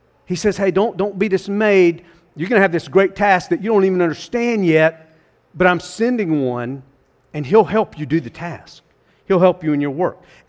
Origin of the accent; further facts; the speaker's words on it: North Carolina, United States; accent: North Carolina; excuse my North Carolina accent.